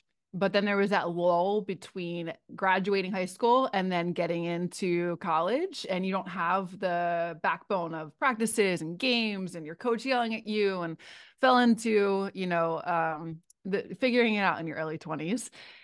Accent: Philadelphia, Pennsylvania, United States; and then I'm from Philadelphia, represent. Go Philly.

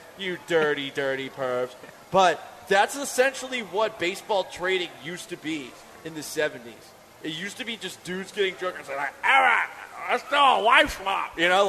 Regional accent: Northeast, United States; I was raised in the Northeast.

